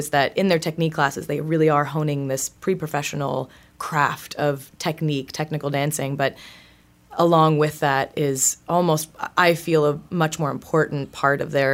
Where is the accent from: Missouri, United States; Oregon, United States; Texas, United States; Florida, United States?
Florida, United States; I'm originally from Central Florida, but I was gone for a while.